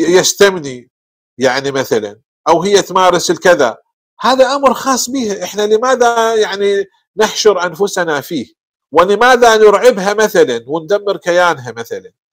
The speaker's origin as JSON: {"language": "Arabic", "country": "Iraq", "said": "إحنا كما يقال عندنا بالعراق"}